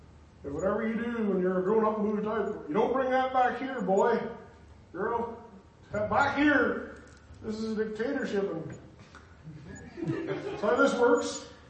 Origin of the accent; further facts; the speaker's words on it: Ireland; maybe this is I grew up in Ireland. We're much more direct, and we make fun of each other all the time.